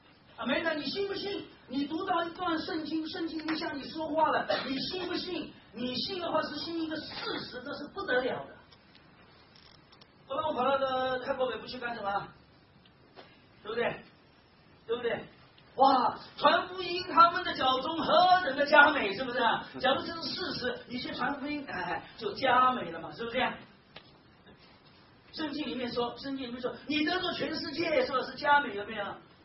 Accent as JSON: {"language": "Chinese", "region": "Shanghai", "country": "China", "tie": "born there", "said": "他没有想到我是生在上海的。"}